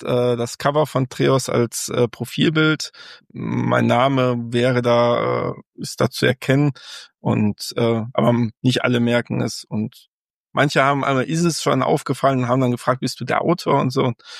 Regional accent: Mülheim, North Rhine-Westphalia, Germany; also born or lived in Essen; Ich komme nämlich aus dem Pott, aus dem Ruhrgebiet, aus Mülheim. Das liegt zwischen Duisburg und Essen. Und geboren bin ich in Essen.

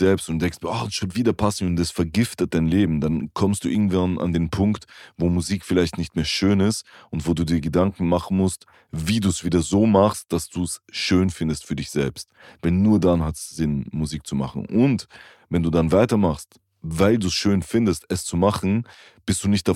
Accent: Vienna, Austria; German is a second language; habe meine Jugend und so weiter, die ganz, ganz prägende Momente von meinem Leben halt quasi in Wien gehabt, als Kind und als Jugendlicher. Geboren bin ich aber auch nicht in Wien und meine Muttersprache ist nicht mal Deutsch.

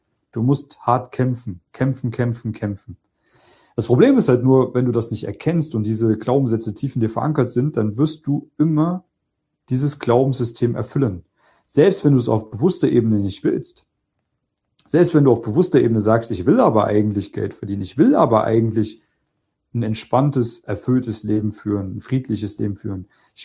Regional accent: East Germany, Germany; Ich komme aus Ostdeutschland. Hört man vielleicht nicht raus. Ich habe den Dialekt nicht.

